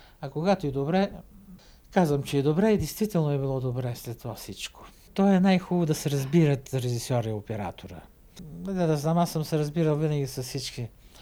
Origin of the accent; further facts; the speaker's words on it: Popovo, Targovishte Province, Bulgaria; Най-много ме радва, че в моя роден град са направили музей, исторически музей, в старото училище. Попово и там.